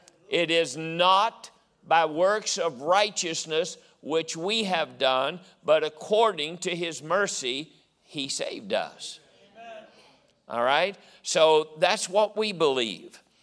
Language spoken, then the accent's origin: English; Illinois, United States; moved away; But see, I came from Illinois, and everything out there is in squares.